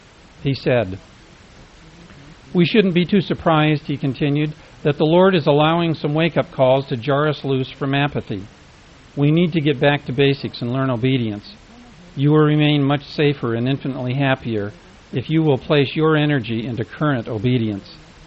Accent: Glendale, California, United States; As a child growing up in the Glendale, California stake, I loved to attend sacrament meeting

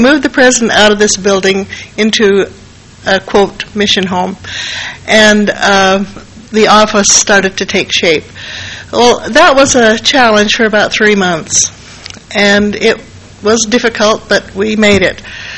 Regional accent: Canada; I was raised in Canada, and there were none in our community.

